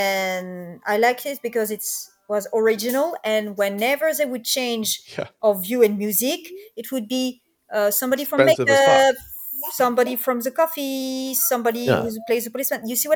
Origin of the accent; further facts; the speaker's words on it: the North, France; English is a second language; I came from North of France